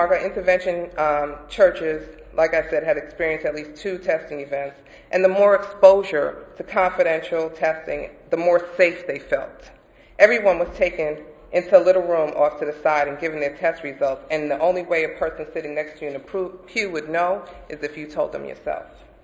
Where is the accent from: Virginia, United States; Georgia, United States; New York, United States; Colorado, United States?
New York, United States; now in Missouri, United States; I'm from New York originally, but I learned that in Missouri, it's the show me state.